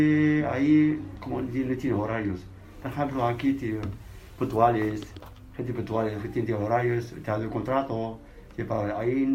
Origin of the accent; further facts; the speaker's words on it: west, Algeria; Spanish is a second language; Está en el oeste